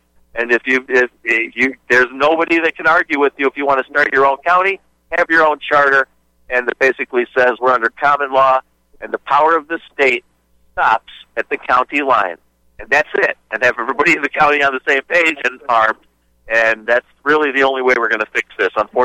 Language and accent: English; New York, United States; being a New Yorker and watching this guy over the years